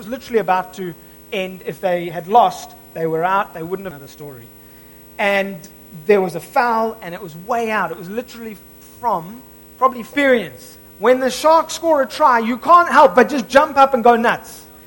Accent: England, United Kingdom; born there; I was born in England, you know?

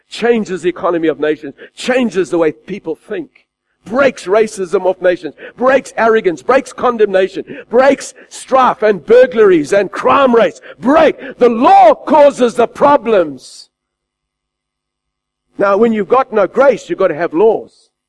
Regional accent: Adelaide, South Australia, Australia; I grew up in Adelaide. It was a very religious city, very secular city, but full of legalistic laws.

